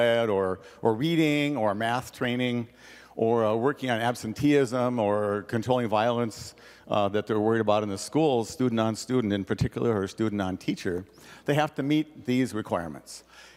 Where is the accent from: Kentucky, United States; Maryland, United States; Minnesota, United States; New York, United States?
Minnesota, United States; Anoka; Growing up in Anoka schools